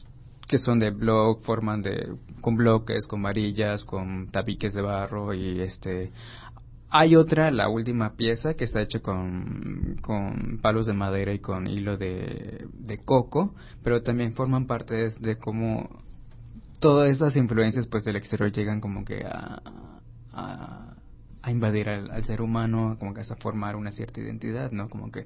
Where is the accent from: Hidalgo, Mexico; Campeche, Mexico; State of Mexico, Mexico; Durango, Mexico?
Campeche, Mexico; now in Mérida, Mexico; como yo no soy, digamos, de aquí de Mérida, sino soy de Campeche